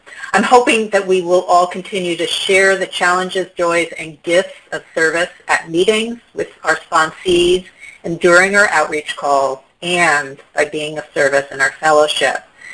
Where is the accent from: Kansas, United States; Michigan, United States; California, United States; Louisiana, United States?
California, United States; Oakland; I'm from Oakland, California, and grateful for how well this went today.